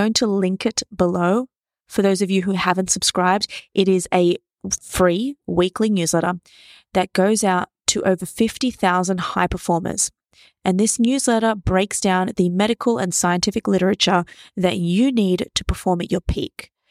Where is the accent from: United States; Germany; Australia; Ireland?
Australia; Sydney, New South Wales; I'm recording live from Sydney, Australia. Sunny Sydney, Australia. The sun is out, the birds are chirping, and the swell is absolutely phenomenal.